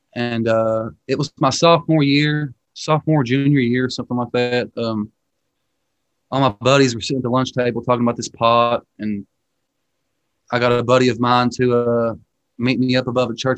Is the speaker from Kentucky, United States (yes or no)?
yes; Kentucky, United States; So, I'm almost 32 years old. I'm born and raised in Eastern Kentucky.